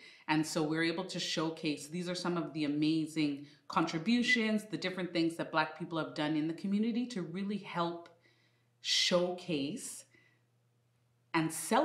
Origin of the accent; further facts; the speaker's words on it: Canada; born there; especially being a Canadian born, I've always had my feet kind of in two different cultures, but always on the same ground, and that always has been on Canadian ground.